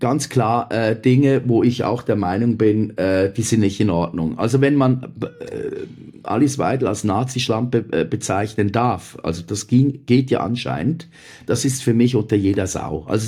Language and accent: German; Zug, Switzerland; also ich komme aus dem Kanton Zug.